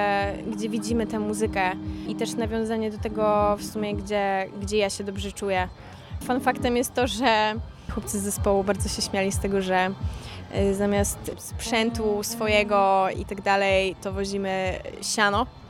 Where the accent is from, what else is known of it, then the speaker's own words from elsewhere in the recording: Biłgoraj, Lublin Voivodeship, Poland; wtedy była wielka celebracja tegoż wydarzenia w Biłgoraju i zawsze jako dzieciak uczestniczyłam w tym